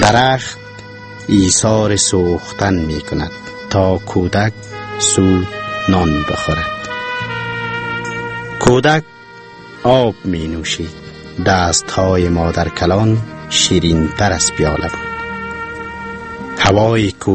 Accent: Kabul, Afghanistan; born there; لسانس پوهنزه حقوق و علوم سیاسی کابل. در سال 1361 در کابل متولد شدیم.

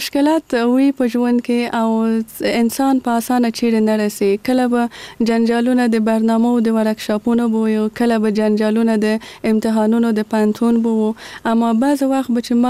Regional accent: Kabul, Afghanistan; زه په کابل کې زغیدلې یم

